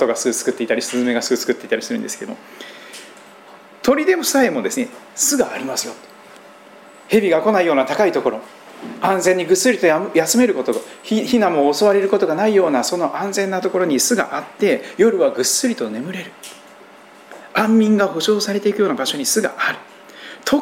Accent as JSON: {"language": "Japanese", "region": "Shikoku", "country": "Japan", "tie": "born or raised there", "said": "私の生まれ育った四国には、何百段という階段を登らなきゃたどり着けないような神社もあるんですけども"}